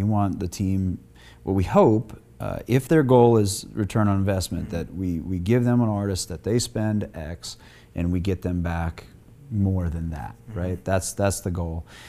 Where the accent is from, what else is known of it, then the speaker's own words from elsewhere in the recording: Michigan, United States; See, I grew up in Michigan, so like the Pistons or the Tigers or whatever, I loved watching them.